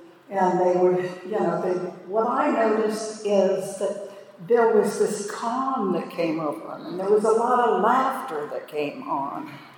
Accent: Columbus, Ohio, United States; born there; I was born in Columbus, Ohio. I did all my drinking up there, too. I knew every alley there was.

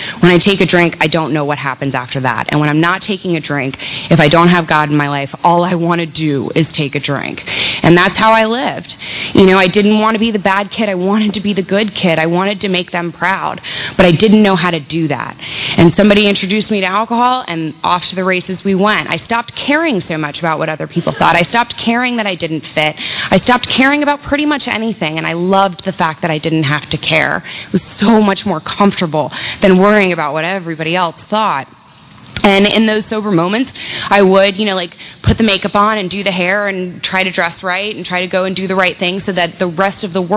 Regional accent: Tampa, Florida, United States; But I was raised in Tampa.

